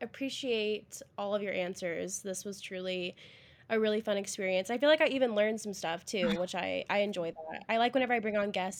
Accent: Texas, United States

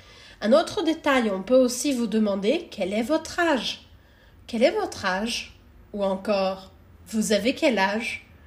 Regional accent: France; je viens de France, je suis professeure de français

